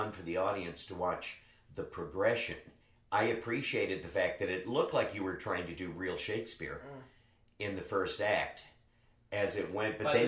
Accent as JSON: {"language": "English", "country": "United States", "accent": "American", "said": "When I was going to school in England, we even rewrote the parts a little bit to explain my American accent."}